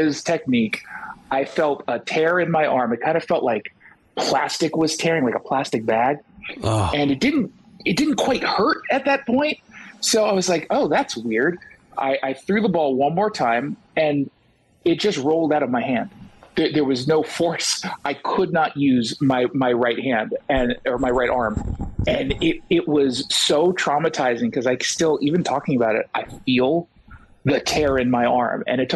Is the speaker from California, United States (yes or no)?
yes; Los Angeles, California, United States; also born or lived in New York; now in Seattle, United States; No, I'm from New York, grew up in L.A., and I spent all but the last, I don't know, 14, 15 years in Southern California. So I'm very much a West Coast person